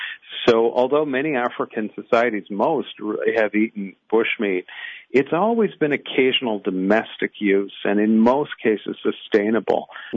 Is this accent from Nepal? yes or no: no; Canada; I'm Canadian, so we now have medical assistance in dying